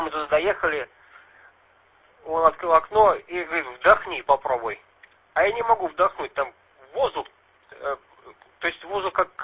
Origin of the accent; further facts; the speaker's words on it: Murmansk Oblast, Russia; born there; я родился здесь, в Мурманской области